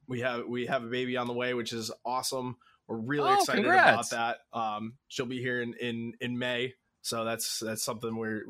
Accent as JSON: {"language": "English", "town": "Somers", "region": "Connecticut", "country": "United States", "tie": "born or raised there", "moved": "as an adult", "lives_now": "Ludlow, United States", "said": "So I grew up in Somers, Connecticut. I was born and raised there. Grew up. I was there until I was 23 or 24. That's when I moved out here, to Ludlow."}